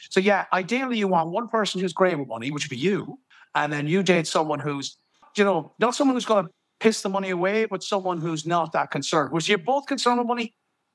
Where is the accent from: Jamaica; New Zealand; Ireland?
Ireland; Limerick, Munster; I grew up in Moira Austin, Limerick, and she was just a girl in the housing estate.